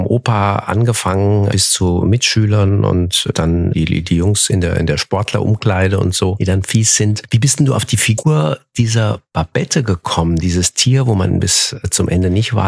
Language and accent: German; Hesse, Germany; bei uns in Hessen